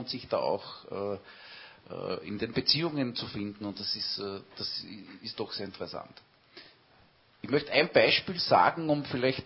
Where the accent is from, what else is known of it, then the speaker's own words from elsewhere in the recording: Upper Austria, Austria; Ich bin im Mühlviertel aufgewachsen und bin sozusagen in einer sehr diesbezüglich typisch katholischen Umgebung aufgewachsen